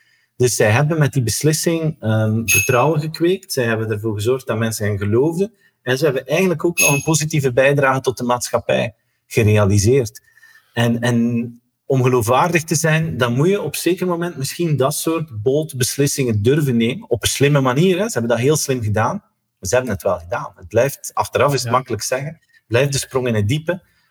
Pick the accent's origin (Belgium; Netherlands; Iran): Belgium; Maldegem, East Flanders; now in Knesselare, Belgium; Ik woon in België, dat weet je. Ik woon in Knesselaren. Dat is een klein dorpje, maar oorspronkelijk ben ik van Maldegem. Dat is eigenlijk 10 kilometer waar ik nu vandaan woon.